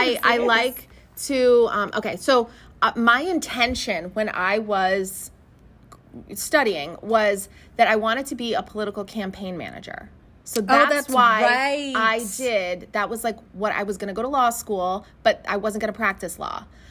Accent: Connecticut, United States; So when they hear … it's like, huh?

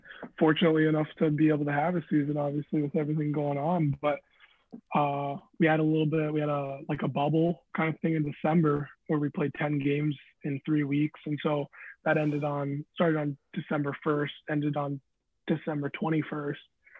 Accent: Alaska, United States; And obviously, you would know as well, growing up in Alaska, you don't get as many, you don't get scouts at your game.

